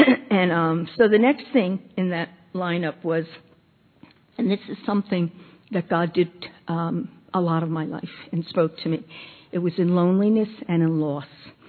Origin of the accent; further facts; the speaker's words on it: New York, United States; now in Long Island, United States; we moved out to Long Island, because I came from New York, as Kristen said.